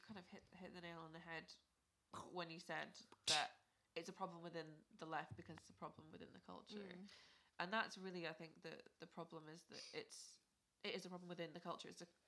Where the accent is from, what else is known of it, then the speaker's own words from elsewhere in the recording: Scotland, United Kingdom; Where I grew up in Ayrshire, the only real kind of conflict that I grew up with personally was